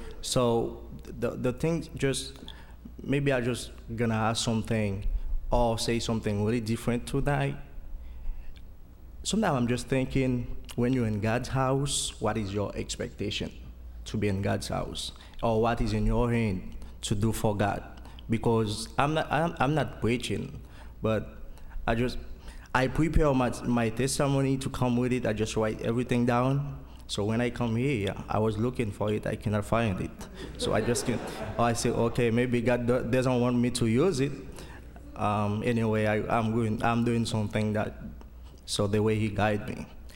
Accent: Haiti; English is a second language; First of all, I want to apologize for my accent because I'm from Haiti.

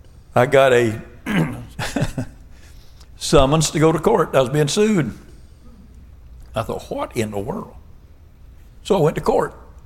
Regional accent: Florida, United States; I said, I'm a redneck from Florida. I don't think it. I know it.

